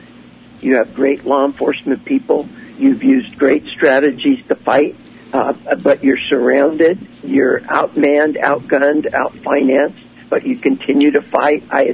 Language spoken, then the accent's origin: English; Emmett, Idaho, United States; I'd lived this great life growing up in Emmett.